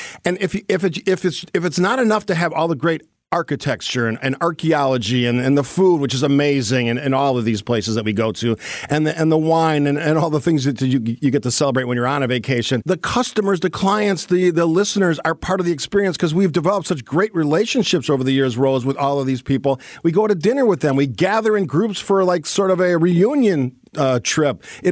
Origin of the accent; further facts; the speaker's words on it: England, United Kingdom; born there; one of my home countries, because I was born in England, but my real home country is Sicily, because that's where my grandma and grandpa came from on my dad's side.